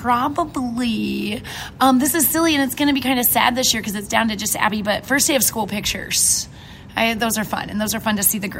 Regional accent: Iowa, United States; In Southeast Iowa. I went to high school at West Point Marquette.

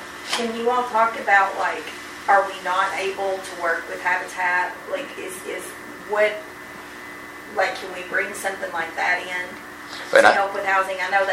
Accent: Madisonville, United States; You know, of course, I'm from Madisonville

